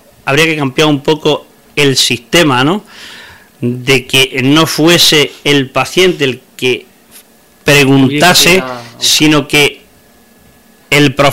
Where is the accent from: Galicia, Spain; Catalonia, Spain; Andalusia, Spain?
Andalusia, Spain; Navas de San Juan; yo soy de un pueblo de esta provincia que se llama Navas de San Juan